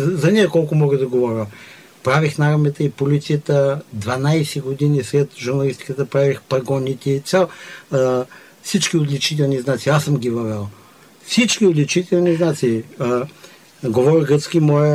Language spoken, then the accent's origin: Bulgarian; Asenovgrad, Plovdiv Province, Bulgaria; понеже съм в подножието на родопити, от Асеновград съм родом.